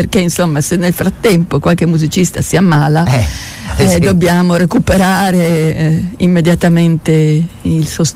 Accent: Friuli-Venezia Giulia, Italy; perché io, pur essendo friulana, certi luoghi non li...

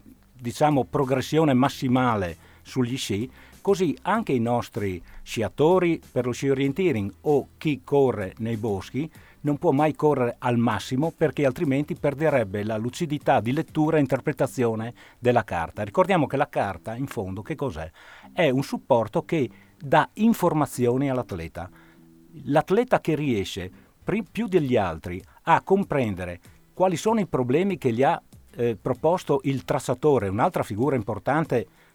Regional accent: Udine, Friuli-Venezia Giulia, Italy; Allora, io sono di Udine

